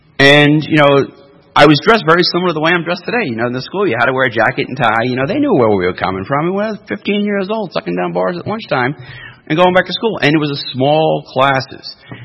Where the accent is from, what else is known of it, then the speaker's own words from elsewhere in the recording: New York City, New York, United States; I don't know anybody growing up in New York City that ever drank socially.